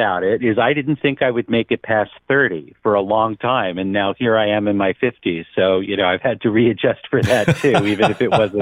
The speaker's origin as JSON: {"language": "English", "region": "New York", "country": "United States", "tie": "born or raised there", "said": "I grew up near New York City. So, you know, that was like, if New York goes, I'm going anyway."}